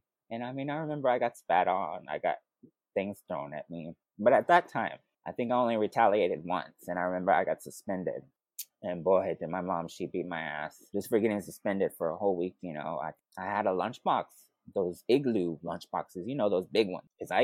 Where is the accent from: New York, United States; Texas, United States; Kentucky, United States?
Texas, United States; Oh, yes. I mean, this was back in 2005. When I first realized I was gay was about 12.